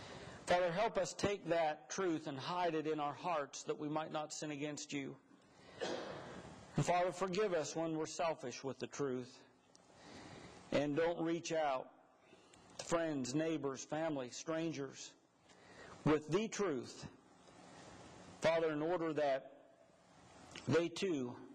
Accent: Bolivar, Pennsylvania, United States; I was brought up in the Church of Christ, a little town called Bolivar, Pennsylvania.

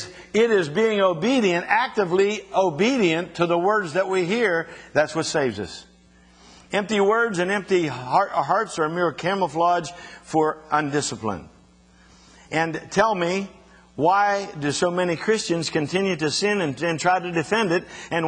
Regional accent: Scottdale, Pennsylvania, United States; And Bob Chambers and I knocked on half the houses in my hometown. I'm serious. He knocked in every house in Scottsdale, Pennsylvania, knocked on every door of every house.

